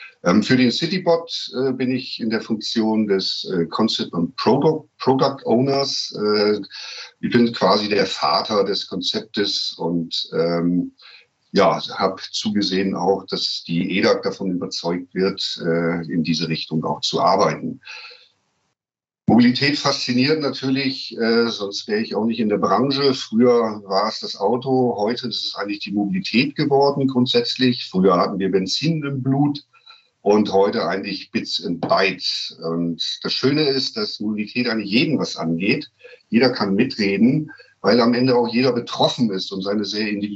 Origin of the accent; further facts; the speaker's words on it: North Sea coast, Germany; born there; Ich bin ja hier Schlickrutscher sozusagen, an der Nordsee geboren.